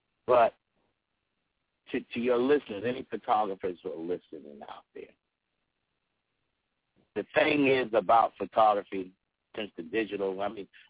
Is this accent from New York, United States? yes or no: yes; Brooklyn, New York, United States; now in North Carolina, United States; It's same thing with me being in North Carolina, you know, and I'm from Brooklyn.